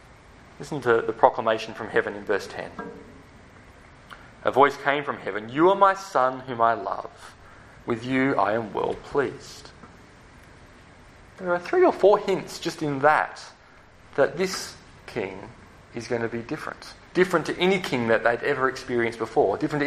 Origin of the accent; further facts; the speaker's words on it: Beldon, Western Australia, Australia; I come from Belden. And you go, what? And I have to say, oh, it's near Mullaloo, or just north of Hillary's, or just south of Joondalup. A non-entity.